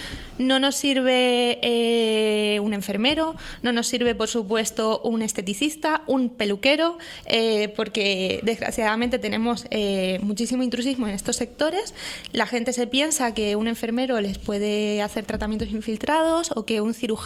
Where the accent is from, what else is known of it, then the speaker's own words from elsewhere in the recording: Valencia, Valencian Community, Spain; Yo que vengo de Valencia, he estado tanto tiempo en Valencia